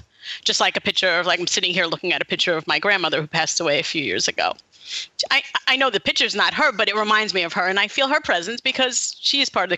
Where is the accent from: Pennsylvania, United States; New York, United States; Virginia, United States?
New York, United States; Brooklyn; The church I grew up in Brooklyn, just a few months ago